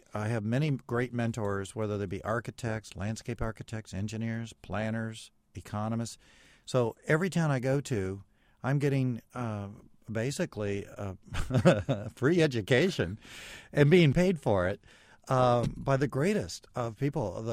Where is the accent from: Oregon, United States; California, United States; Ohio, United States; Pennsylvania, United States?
Ohio, United States; Well, first of all, I love the Midwest. I grew up in Central Ohio.